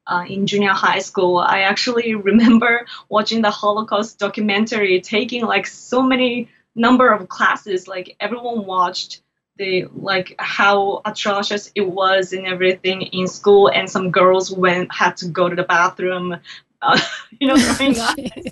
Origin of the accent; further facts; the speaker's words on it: Fukuoka, Japan; I've even, like, visited one in Fukuoka, like, which is my hometown.